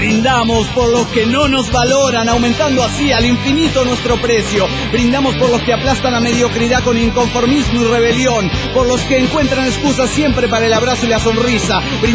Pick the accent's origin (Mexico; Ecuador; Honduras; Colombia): Mexico; Mexico City; del DF mexicano.